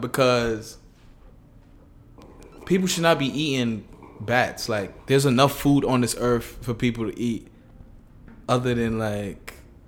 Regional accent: St. Kitts & Nevis; moved away; me growing up in the Caribbean, I could speak to the sea level rising because, I want to say I left St. Kitts around 2006, and the first time I went back was 2016.

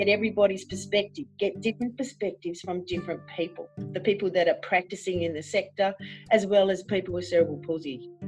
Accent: Perth, Western Australia, Australia; I'm from Western Australia, Perth, Western Australia, the most isolated capital city in the world.

